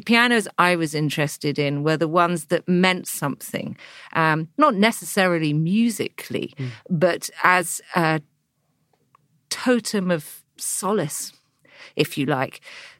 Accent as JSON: {"language": "English", "region": "England", "country": "United Kingdom", "said": "you turn up as an English girl in minus 20, minus 30, saying I'm looking for a piano"}